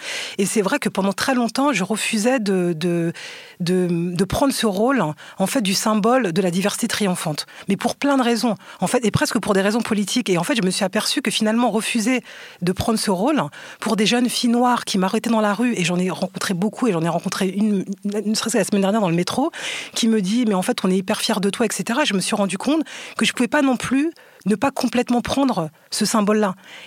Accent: Aulnay-sous-Bois, Île-de-France, France; Aulnay-sous-Bois, j'ai grandi au 3000, en Seine-Saint-Denis. Et je crois que je me suis rendu compte que j'étais noire, enfin même si je l'ai toujours su

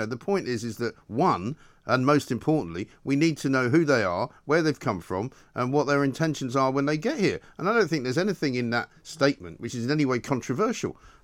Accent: London, United Kingdom; born and raised in London for a very long time ago.

